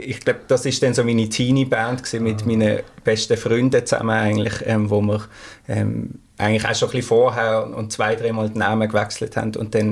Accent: Hölstein, Basel-Landschaft, Switzerland; so bei einer Familie mit drei Geschwister aufgewachsen in Hölsten im Waldenburgertal.

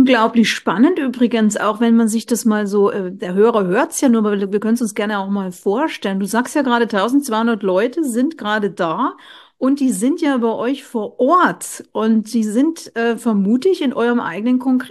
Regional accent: Bavaria, Germany; ist ja fast von meinem Heimatort weg. Ich bin ja Oberpfälzerin.

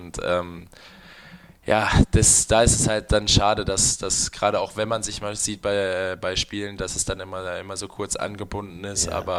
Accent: Bad Salzuflen, North Rhine-Westphalia, Germany; also born or lived in Minden / Lübeck; Also ich komme aus Bad Salzuflen, das ist keine große Stadt. War dann in Minden, das ist auch keine große Stadt und Lübeck ist erst recht keine große Stadt.

